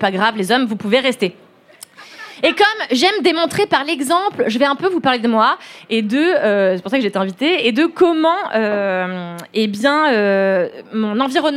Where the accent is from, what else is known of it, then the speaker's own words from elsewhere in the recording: Levallois-Perret, Île-de-France, France; Et donc, j'ai grandi à Levallois en étant une enfant